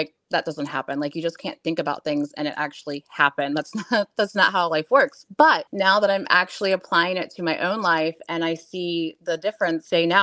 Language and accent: English; West Olive, Michigan, United States; from West Olive, Michigan.